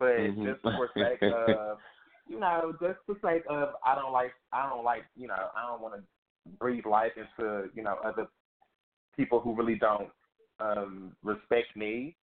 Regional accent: Dallas, Texas, United States; also born or lived in Tulsa, Oklahoma; But I wasn't born in Dallas. I was raised in Dallas. I'm from Tulsa, Oklahoma. I'm from the Midwest.

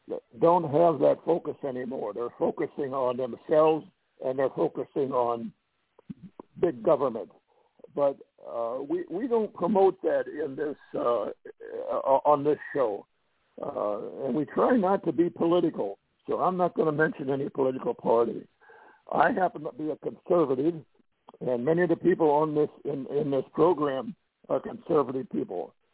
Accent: New Jersey, United States; Derek is from Tennessee and I'm from New Jersey.

